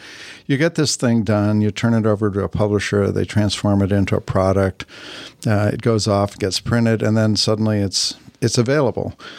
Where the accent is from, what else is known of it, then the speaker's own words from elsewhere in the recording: Northwest, United States; I grew up in the Northwest, and I was fortunate that my parents really believed in getting us outside.